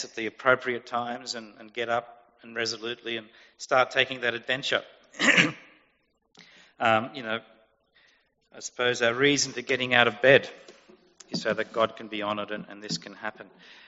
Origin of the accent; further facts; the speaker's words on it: Tamworth, New South Wales, Australia; Growing up in Tamworth, I didn't attend a church. Now, this is a true story. My dad was president of the Tamworth RSL for many years. And we belonged to the Tamworth RSL Fishing Club.